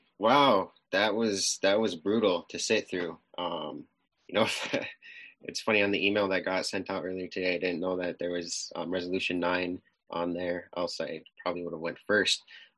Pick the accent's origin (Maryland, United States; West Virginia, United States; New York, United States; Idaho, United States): New York, United States; Akwesasne; I'm Mohawk from Akwesasne, which is a reservation located in northern New York